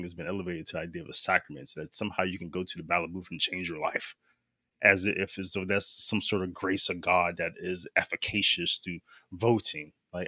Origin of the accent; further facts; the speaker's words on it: United States; I never knew not voting as an American would be a contentious issue